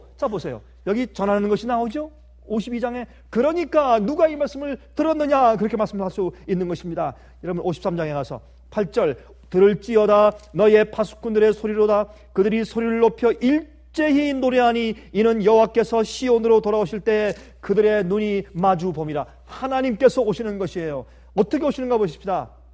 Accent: South Korea; 여러분 우리는 한국 사람들입니다.

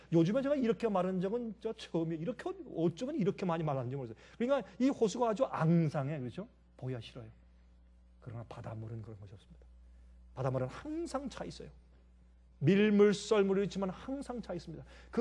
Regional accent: Busan, South Korea; accent: Busan; 지금도 제가 하면 제가 부산말 잘합니다. 하면 잘합니다. 그때는 나가서 놀 때는 부산말하고 집에 들어와서 서울말하고 그랬으니까.

